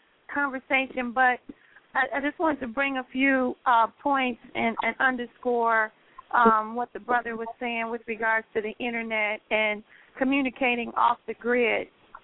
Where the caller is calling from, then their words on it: Chicago, Illinois, United States; I'm calling from Chicago.